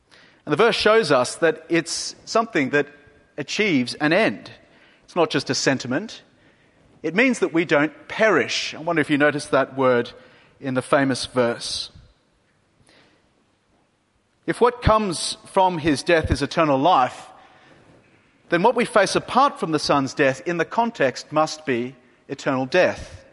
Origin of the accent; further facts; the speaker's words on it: Australia; I'm from Australia, as you might know, and as an Australian, you're meant to be a surfer.